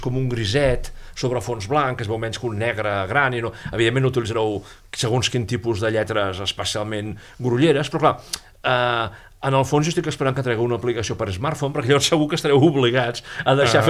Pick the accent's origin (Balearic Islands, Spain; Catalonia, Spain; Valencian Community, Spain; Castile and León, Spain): Catalonia, Spain; Com a català